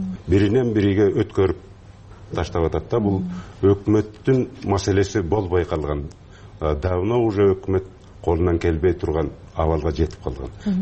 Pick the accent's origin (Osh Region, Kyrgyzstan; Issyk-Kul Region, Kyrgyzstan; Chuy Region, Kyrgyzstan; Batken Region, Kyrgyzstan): Batken Region, Kyrgyzstan; Samarkandek; Бул жерде мен өскөм, абдан жакшы билем. Орто сай деген Самаркандеги азыр 3ке бөлүнөт.